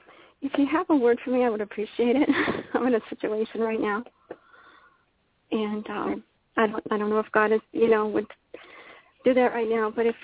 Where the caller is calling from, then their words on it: Largo, Florida, United States; I'm from Largo, Clearwater, the Largo area in Florida.